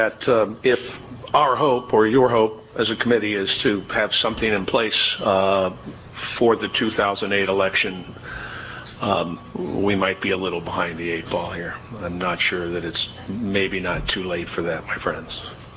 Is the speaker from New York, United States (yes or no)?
no; Ohio, United States; I'm from Allen County, Ohio. I'm the elections director there.